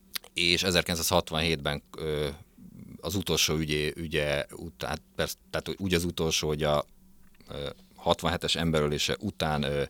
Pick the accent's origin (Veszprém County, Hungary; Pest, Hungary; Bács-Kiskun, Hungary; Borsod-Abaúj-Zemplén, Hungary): Pest, Hungary; Gödöllő; Egyébként én gödöllői vagyok, tehát hogy ez meg pláne oda jártam iskolába 2 utcára